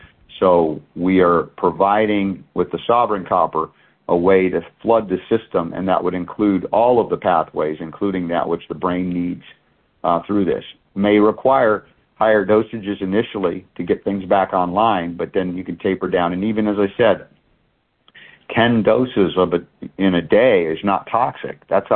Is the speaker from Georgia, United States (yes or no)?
yes; Georgia, United States; When I grew up in Georgia, I think, you'll remember this, Lithia Springs was named because it was lithium that was rich in the water